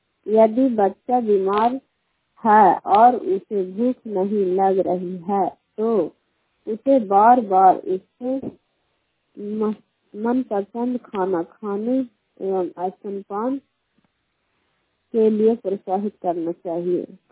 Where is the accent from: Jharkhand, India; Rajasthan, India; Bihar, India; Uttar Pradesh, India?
Bihar, India; Khansariya; मैं ग्राम खनसरिया पंचायत खैरा प्रखंड नरासा जिला नालंदा की निवासी हूँ।